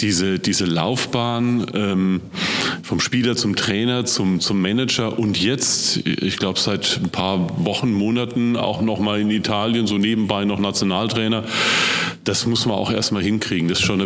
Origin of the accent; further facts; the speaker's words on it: Rhineland-Palatinate, Germany; accent: Palatine German; Aber als Südpfälzer wusste ich sofort, was sich dahinter verbirgt. Als Pfälzer sage ich immer, es ist immer total interessant zu sehen, wie sich das Pfälzisch dann doch untereinander unterscheidet.